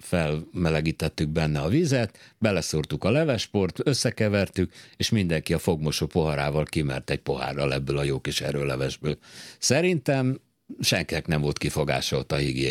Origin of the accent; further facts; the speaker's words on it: Hungary; mi Magyarországról jöttünk